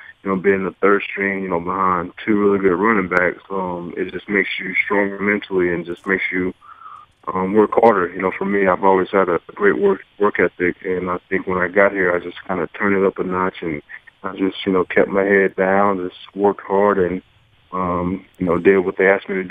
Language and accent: English; Las Vegas, Nevada, United States; And growing up in Vegas, is I love Vegas. That's, you know, where I'm from, and I've spent a lot of years there